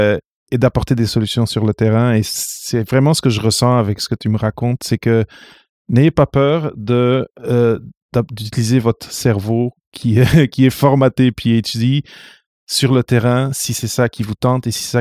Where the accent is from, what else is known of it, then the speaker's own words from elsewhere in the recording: Portugal; moved away as an adult; now in Montreal, Canada; je suis venu du Portugal ici à Montréal, mais en ce cas, c'est différent. Là. Je suis venu pour les études. Mais ma mère vient du Cap-Vert